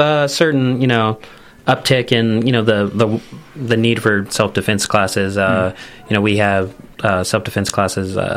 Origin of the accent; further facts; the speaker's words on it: Birmingham, Alabama, United States; now in Lexington, United States; I am actually from Birmingham, Alabama.